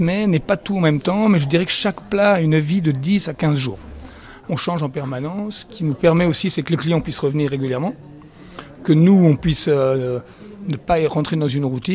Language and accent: French; Belgium; parce que moi, je suis belge, mine de rien.